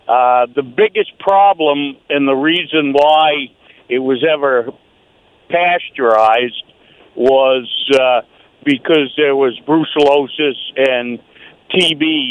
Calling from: Maine, United States; I'm from Maine, and I'm a dairy farmer

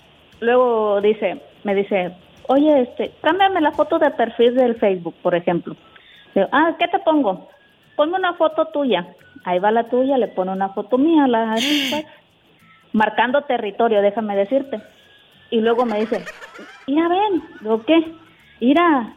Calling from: Lázaro Cárdenas, Michoacán, Mexico; soy de la ciudad de Lázaro Cárdenas, Michoacán.

